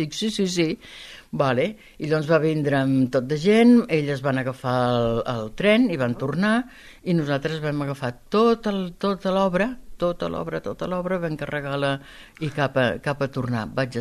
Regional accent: Catalonia, Spain; born there; now in Cadaqués, Spain; jo he nascut a Catalunya, però jo sóc jo. No sóc catalana, ni sóc francesa

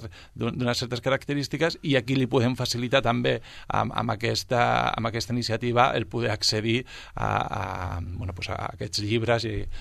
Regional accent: Sabadell, Catalonia, Spain; jo soc del barri de Can Déu, els meus pares encara viuen allà

